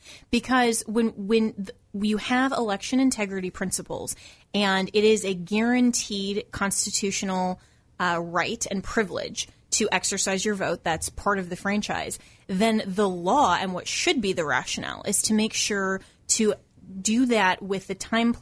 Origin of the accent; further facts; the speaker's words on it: Colorado, United States; like my home state is still Colorado. That's my home state. I still will be voting there.